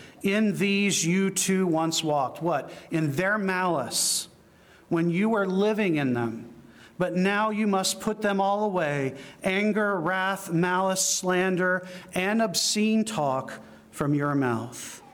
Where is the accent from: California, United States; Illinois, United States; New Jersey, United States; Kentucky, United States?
New Jersey, United States; When we're driving, because we're from New Jersey.